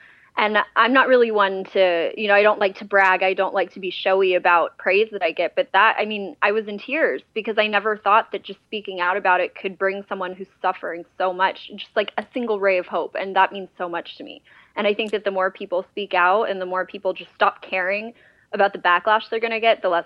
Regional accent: Los Angeles, California, United States; I grew up in Los Angeles

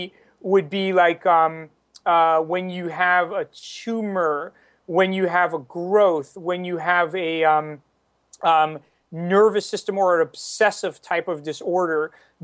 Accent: New York, United States; I'm from New York originally.

